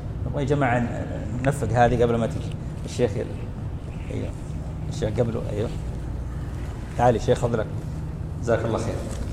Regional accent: Saudi Arabia; عندنا في بلدنا المملكة العربية السعودية

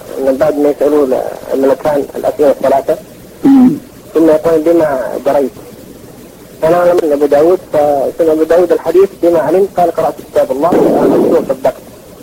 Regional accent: Yemen

